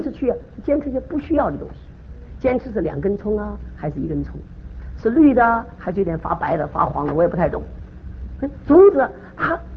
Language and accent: Chinese; Taiwan; 我一点不是小看台湾，我是从台湾出来的，我是台湾教会啊培养大的，我怎么会不爱台湾的教会？